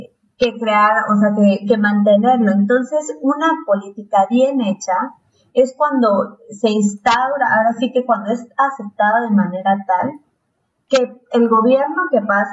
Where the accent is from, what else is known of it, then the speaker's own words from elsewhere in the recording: Tabasco, Mexico; venimos del mismo estado, somos tabasqueñas